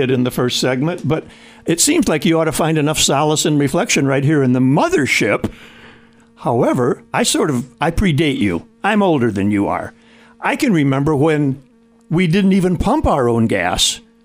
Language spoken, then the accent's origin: English; Mount Pleasant, Michigan, United States; born there; I was born in Mount Pleasant, went to law school in Detroit, worked in a big firm for a while